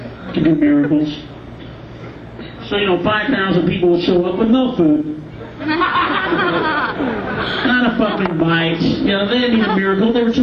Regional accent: Peoria, Illinois, United States; also born or lived in Yakima, Washington; I'm originally from Illinois. I had to run away from that fucking statement. We got the fuck out, dude. I was in Peoria originally

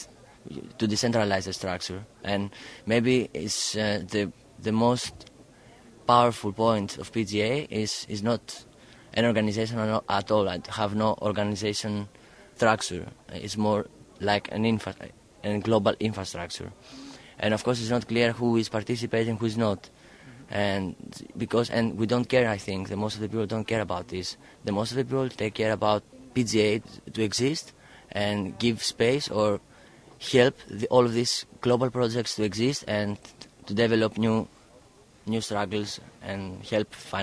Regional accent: Greece; moved away as an adult; now in Berlin, Germany

